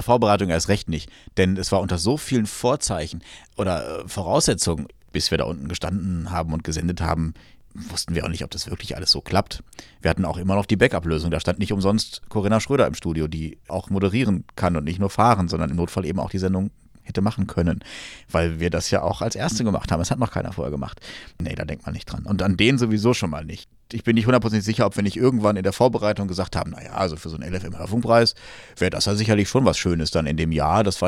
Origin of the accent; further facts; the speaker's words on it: Celle, Lower Saxony, Germany; Ich komme aus Celle, aus Niedersachsen eigentlich, und war vorher in Potsdam bei einem landesweiten Sender, dann war ich in Dortmund